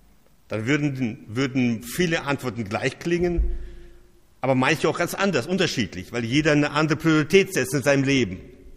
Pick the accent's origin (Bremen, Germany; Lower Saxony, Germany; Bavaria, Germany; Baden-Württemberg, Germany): Baden-Württemberg, Germany; Ich komme aus dem Schwarzwald. Kleines Dorf, ein bisschen größer wie das Dorf meiner Schwiegermutter. 900 Einwohner, wir haben 4 Straßen